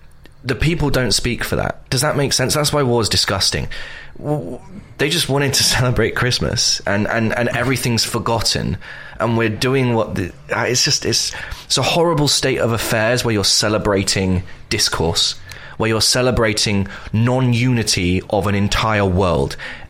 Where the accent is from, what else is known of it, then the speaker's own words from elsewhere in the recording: United Kingdom; What's my favourite bits about being British?